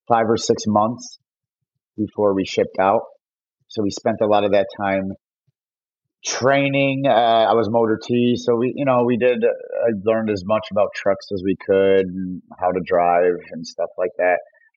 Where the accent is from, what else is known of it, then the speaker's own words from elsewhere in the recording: Alsip, Illinois, United States; Yeah. So I'm from Alsip, Palos Heights, south suburbs of Chicago.